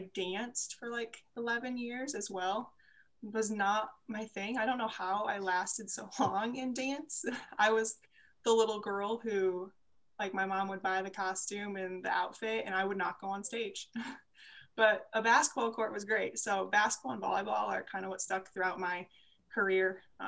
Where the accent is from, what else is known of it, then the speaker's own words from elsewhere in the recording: Cedar Rapids, Iowa, United States; So I grew up in Cedar Rapids, Iowa, so just a couple hours away here from Des Moines.